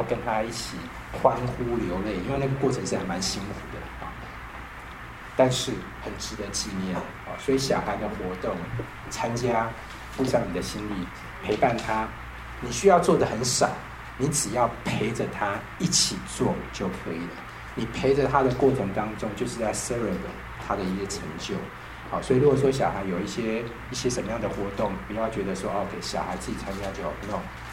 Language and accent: Chinese; Taiwan; now in United States; 我想在美国，我们从台湾过来的话，